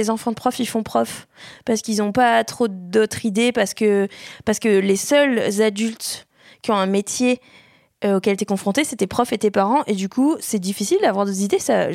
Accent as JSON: {"language": "French", "town": "Pau", "region": "Nouvelle-Aquitaine", "country": "France", "tie": "born or raised there", "said": "Nous, on a grandi à Pau. Enfin, j'ai grandi à Pau. Ils sont installés à Pau, mes parents, pour nous avoir, ma sœur et moi."}